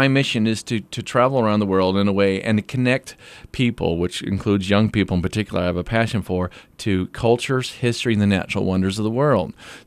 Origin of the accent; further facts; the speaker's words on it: Fremont, United States; now in South America; Just because Fremont's my hometown. It's my community. These are my people, and anything I can do to add to the quality of life in my hometown, I want to do that.